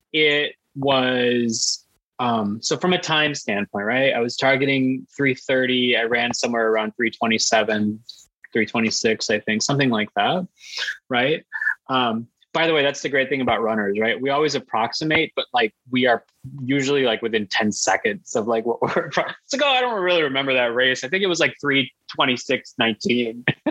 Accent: Chicago, Illinois, United States; we talked at the start of the call about, like, growing up in Chicago, what Chicago's like.

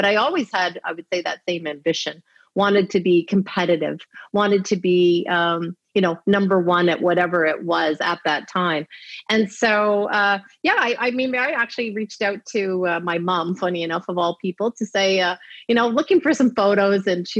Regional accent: Montreal, Quebec, Canada; I grew up in Montreal in the West Island

